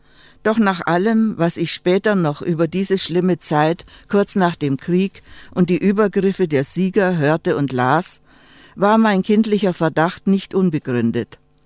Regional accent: Mimoň, Liberec Region, Czechia; Dieses Hüter mein hieß im Dialekt unserer nordböhmischen Heimatstadt Nimes natürlich Hietermein.

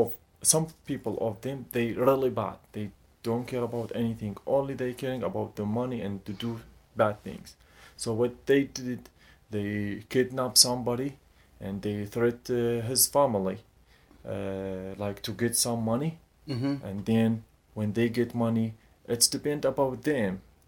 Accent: Baghdad, Baghdad Governorate, Iraq; English is a second language; moved away as an adult; now in Finland; I'm from Iraq, Baghdad, the capital city in Iraq. I'm here since almost 5 months in Finland

